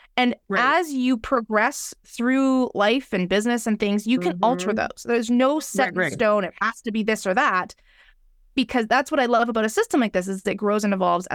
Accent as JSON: {"language": "English", "country": "Canada", "said": "I'm Canadian"}